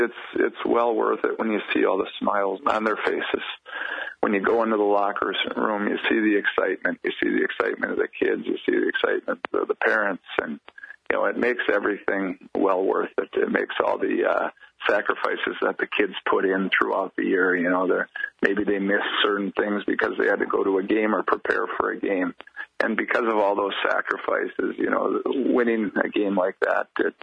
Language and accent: English; Minnesota, United States; You know, especially for me, you know, growing up in Minnesota, where I've done it since I think I was age probably two.